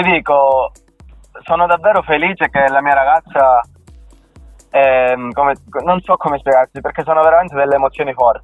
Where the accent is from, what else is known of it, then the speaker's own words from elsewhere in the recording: Calabria, Italy; parla di un argomento veramente forte del mio paese, della Calabria